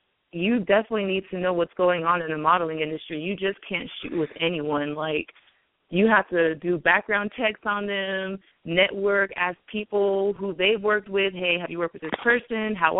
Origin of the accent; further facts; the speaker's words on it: Las Vegas, Nevada, United States; I'm from Las Vegas, grew up, born and raised, and I was living at home with my mom